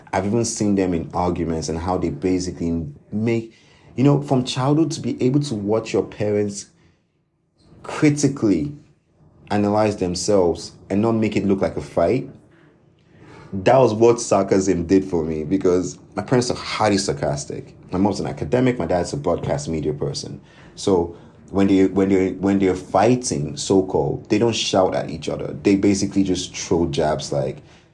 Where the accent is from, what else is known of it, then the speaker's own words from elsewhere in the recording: Nigeria; Because I'm still Nigerian by heart. I really hope that our country should learn to really look at ourselves not as objects of affection, but subjects of love